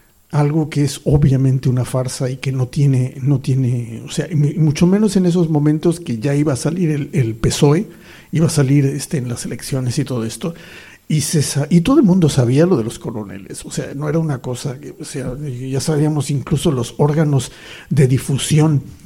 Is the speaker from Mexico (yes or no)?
yes; Mexico; accent: Mexican; now in Spain; Antes de eso, pues me crié en México, que se me notará en el acento. Me vine para acá